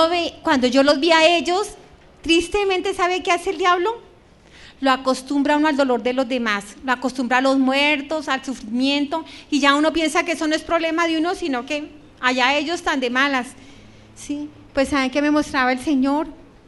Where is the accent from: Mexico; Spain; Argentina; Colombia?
Colombia; Venadillo, Tolima; En Venadillo, Tolima. allá en mi tierra